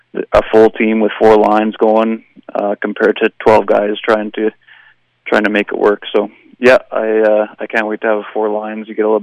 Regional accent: Hay Lakes, Alberta, Canada; also born or lived in Camrose, Canada; From Hay Lakes, small town just north of Camrose, and I played all my minor hockey in Camrose before going to Fort Mac for junior, and then back to Camrose for university.

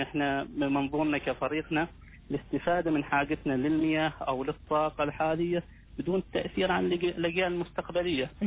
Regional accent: Oman; احنا طبيعتنا كعمانيين

